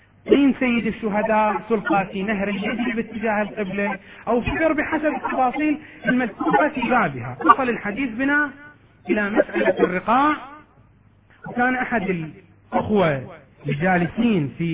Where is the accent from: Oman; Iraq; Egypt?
Iraq; أسماء المساجد عندنا في العراق أصلا نتعجب إذا يوجد مسجد باسم إمام من الأئمة